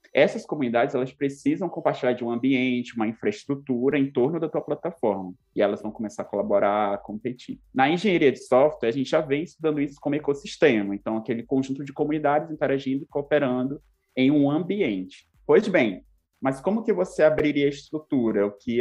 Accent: North Region, Brazil; now in Campo Grande, Brazil; sou nortista. E há 2 anos eu vim para o Centro-Oeste, sou docente da Faculdade de Computação da Universidade Federal de Mato Grosso do Sul, não é de Mato Grosso, né? Então eu já peguei alguns modos daqui da região.

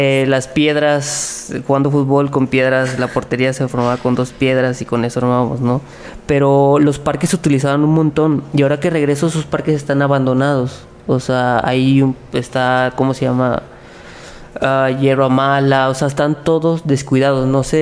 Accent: Veracruz, Mexico; como saben, yo soy foráneo, soy de Veracruz.

